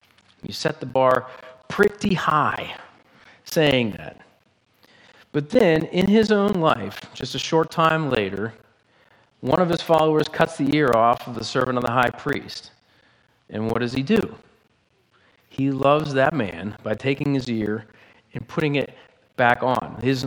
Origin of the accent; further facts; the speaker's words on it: Pennsylvania, United States; I mean, I'm from Pennsylvania.